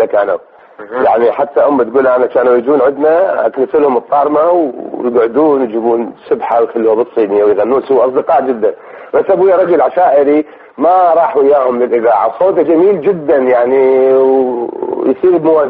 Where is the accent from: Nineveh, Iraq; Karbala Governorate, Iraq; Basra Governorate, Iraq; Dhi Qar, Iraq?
Dhi Qar, Iraq; Nasiriyah; also born or lived in Baghdad; أنا من مدينة الناصرية من ذيقار.